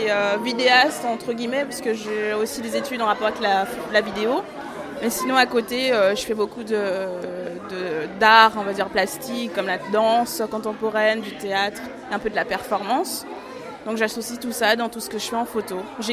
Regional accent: Haiti; je suis haïtienne. Donc j'ai des origines cubaines et jamaïcaines.

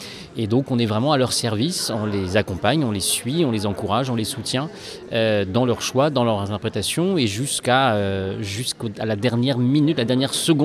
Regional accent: Tours, Centre-Val de Loire, France; now in Paris region, France; moi j'habite sur la région parisienne, je viens de Tours à l'origine, donc pas du tout des Hauts-de-France

